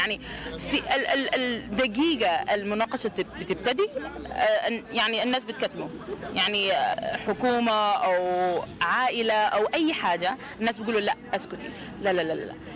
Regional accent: Sudan; انا من اصلا من السودان.

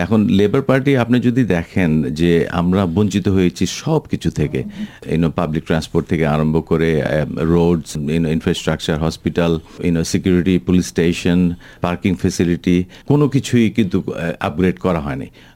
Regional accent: Bangladesh; now in Australia; আমি বলতে পারি আমি বাংলাদেশি অস্ট্রেলিয়ান বা অস্ট্রেলিয়ান বাংলাদেশি, বাট ওরা কিন্তু বলবে ওরা অস্ট্রেলিয়ান।

